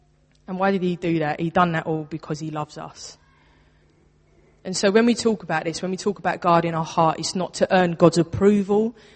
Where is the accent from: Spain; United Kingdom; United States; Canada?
United Kingdom; Bethnal Green, London; I grew up in Bethnal Green.